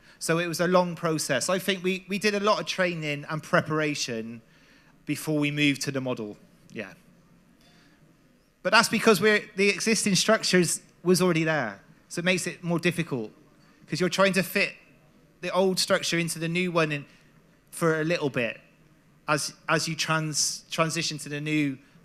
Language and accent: English; Forest of Dean, South West England, United Kingdom; now in Bristol, United Kingdom; I'm from the Forest of Dean in the UK. And so is Andy. And I also live in Bristol now, which is very similar.